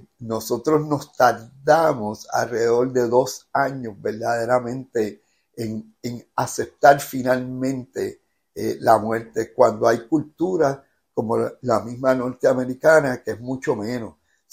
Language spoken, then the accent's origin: Spanish; Puerto Rico; como los puertorriqueños en alguna medida nos emocionamos.